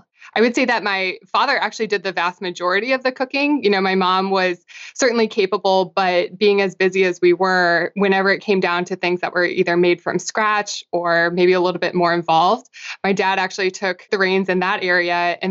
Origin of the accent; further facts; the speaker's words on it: Midwest, United States; But I grew up in the Midwest. I mean, kind of a traditional family setting.